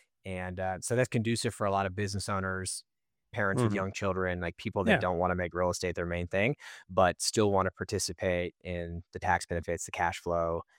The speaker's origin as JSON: {"language": "English", "town": "Austin", "region": "Texas", "country": "United States", "tie": "born or raised there", "said": "I grew up here in Austin and had a family business."}